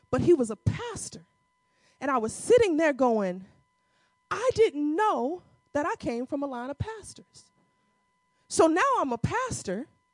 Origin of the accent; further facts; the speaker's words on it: St. Louis, Missouri, United States; I'm from St. Louis.